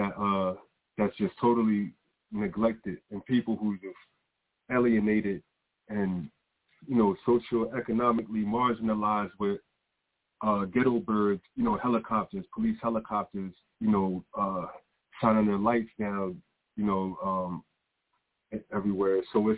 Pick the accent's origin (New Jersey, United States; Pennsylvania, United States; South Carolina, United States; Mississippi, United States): Pennsylvania, United States; now in Chicago, United States; I'm from Pennsylvania, you know, but and I was at the time I was in prison in Pennsylvania, you know, but I've been living in, you know, Chicago over 10 years.